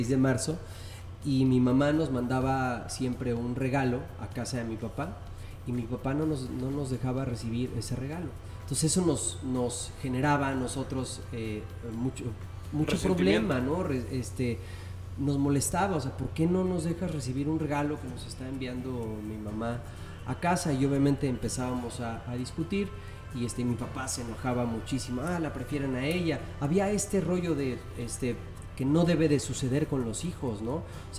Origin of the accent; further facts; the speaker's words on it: State of Mexico, Mexico; mi hermano y yo, nosotros crecimos en el Estado de México, en Arboledas